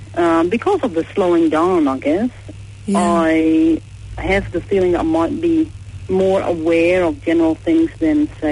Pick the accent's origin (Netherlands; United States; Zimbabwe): Netherlands; So I grew up in Holland, we grew up with central heating and whatnot.